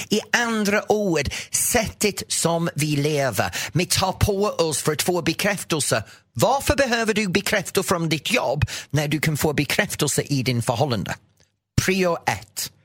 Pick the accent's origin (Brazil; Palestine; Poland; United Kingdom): United Kingdom; England; Swedish is a second language; now in Sweden; Och hemma i England, om man har linoleum i vardagsrummet, då var det, stackarn.